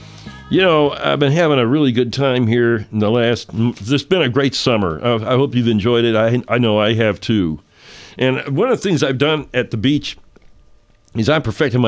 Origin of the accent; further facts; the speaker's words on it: California, United States; I come from California, too.